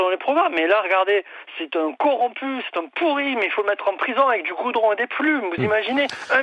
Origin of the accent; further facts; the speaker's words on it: Aix-en-Provence, Provence-Alpes-Côte d'Azur, France; Petit témoignage, je suis d'Aix-en-Provence, je suis chef d'entreprise.